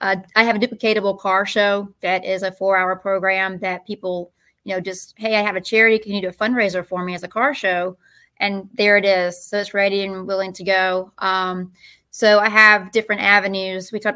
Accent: Tucker, Georgia, United States; So part of my background, I grew up in Tucker, and Tucker's known for their Tucker Days parades and all that.

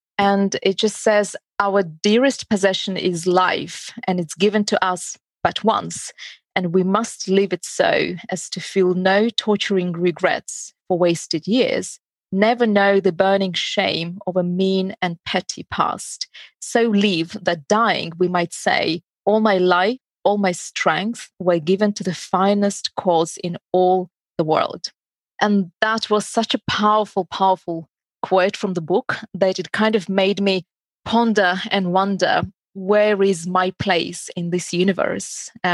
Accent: Uzbekistan; English is a second language; I was brought up on a lot of Russian literature classics. So I'm from Uzbekistan, Central Asia. I didn't see a computer until I was about 18.

